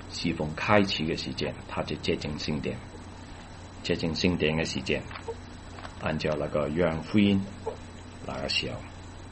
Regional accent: China; 耶路撒冷的居民要听，连我们中国人都要听

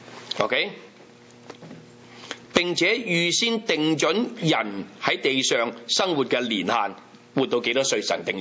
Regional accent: Hong Kong; now in Canada; 我走咗由香港嚟到加拿大，有目的嘅。

